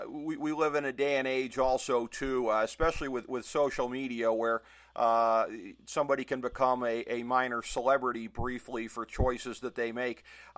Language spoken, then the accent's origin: English; Cleveland, Ohio, United States; in my hometown of Cleveland, we only get the Red Sox coming through once a year